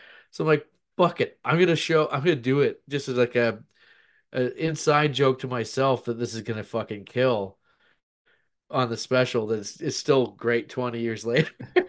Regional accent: Canada; like as a Canadian, is he is like, I'm not American, I don't live in America

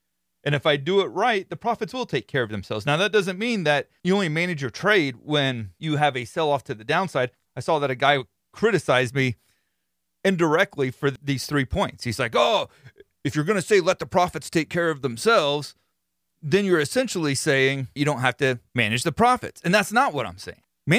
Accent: Florida, United States; But in any case, I'm from Florida. We have some crazy stuff that goes on down here, and I'm embracing it.

